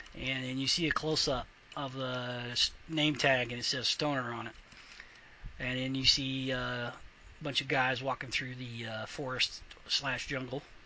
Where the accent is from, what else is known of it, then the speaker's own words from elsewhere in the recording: United States; Well, I have to agree, but, you know, we're American.